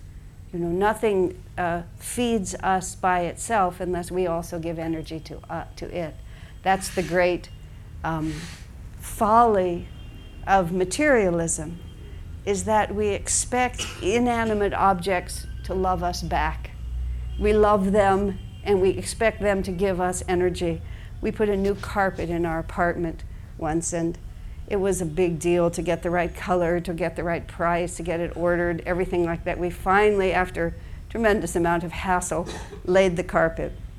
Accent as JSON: {"language": "English", "town": "El Paso", "region": "Texas", "country": "United States", "tie": "born there", "said": "I've mentioned to you I was born in El Paso, Texas."}